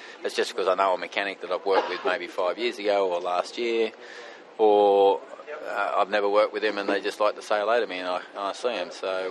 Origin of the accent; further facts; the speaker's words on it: Australia; You know, being Australian, you're not part of the European world culture.